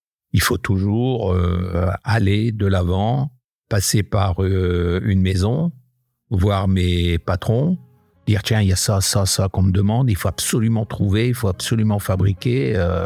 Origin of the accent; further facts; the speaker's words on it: Hauts-de-France, France; je suis natif du Nord, un petit village dans le Bavésie. Mon papa était cadre à EDF, donc on a beaucoup voyagé aussi de poste en poste et on a atterri dans un petit village à côté de Maubeuge.